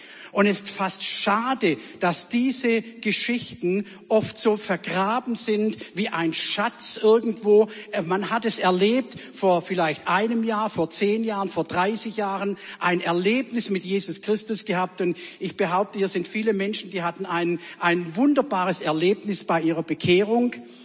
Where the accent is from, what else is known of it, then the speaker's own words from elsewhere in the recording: South Germany, Germany; accent: Swabian; Ich war in einem christlichen Elternhaus aufgewachsen in Süddeutschland. Meine Frau sagt zwar, ich spreche kein Schwäbisch, aber für euch mag das so klingen, dass man das Schwäbisch durchhört.